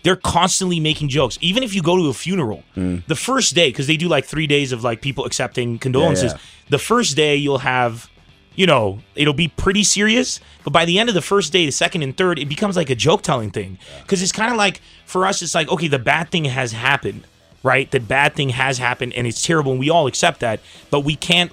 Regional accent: San Diego, California, United States; I come from San Diego.

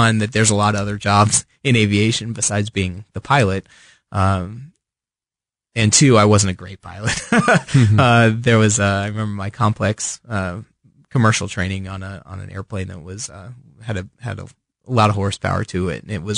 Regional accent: Virginia, United States; No, I grew up on the East Coast. I was born just outside Washington, D.C., on the Virginia side, and lived almost all my life. Grew up there.

